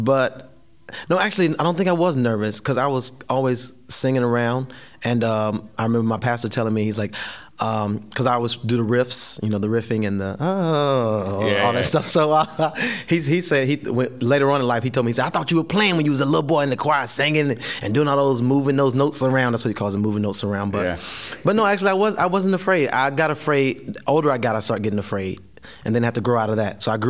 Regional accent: Atlanta, Georgia, United States; now in New York City, United States; I'm from Atlanta, so everybody knows the … And when I moved to New York, I was here for maybe a year or so

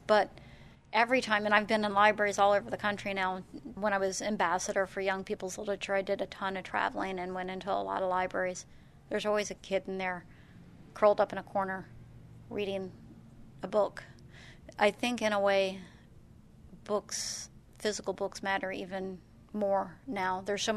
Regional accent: Clermont, Florida, United States; And like where I grew up in Claremont, it was all citrus groves, and those are all gone now.

